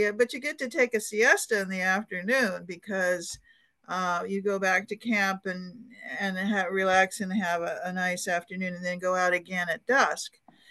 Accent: Alaska, United States; For me, I'm from Alaska, and I like big game and the roughness of it, the wildness of it.

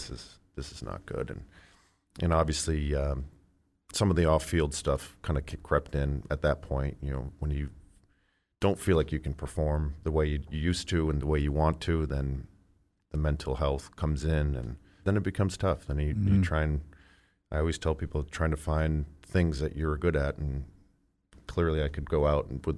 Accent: Northeast, United States; growing up in the Northeast, especially where we did

